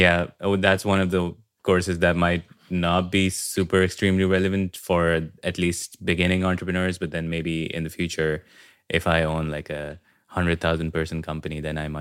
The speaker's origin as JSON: {"language": "English", "country": "Pakistan", "also_born_or_lived": "Turkey", "second_language": "English", "moved": "as an adult", "lives_now": "Germany", "said": "I'm from Pakistan originally. I spent about 6 years in Turkey before this, where I did my bachelor's. And then this was sort of the natural next step for me to come to Germany."}